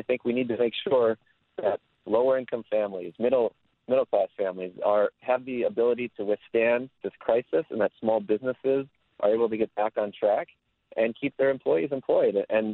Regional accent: Racine, Wisconsin, United States; But, you know, I am from Racine. I grew up here. I live here. My children go to daycare here.

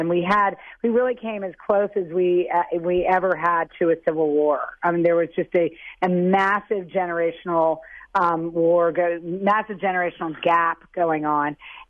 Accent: New York City, New York, United States; I grew up in New York City on Central Park West, and my playground was the staging ground for so many different protest movements in the late 60s and early 70s.

